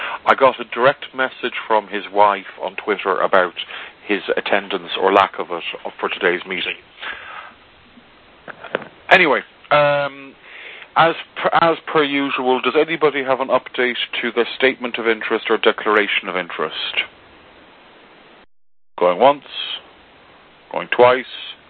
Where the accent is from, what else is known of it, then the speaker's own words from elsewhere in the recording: Ireland; Convoluted, I know, but I'm Irish, so I do call...